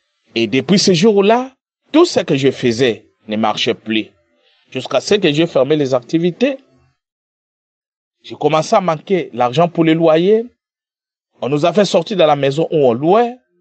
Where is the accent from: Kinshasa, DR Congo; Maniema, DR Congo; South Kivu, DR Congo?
Kinshasa, DR Congo; Je suis un frère congolais vivant à Kinshasa. Et en même temps, je suis un serviteur de Dieu.